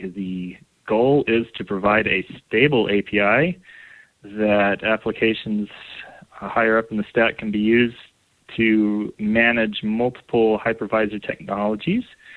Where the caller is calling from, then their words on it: Salt Lake City, Utah, United States; I'm calling in from Salt Lake City, Utah.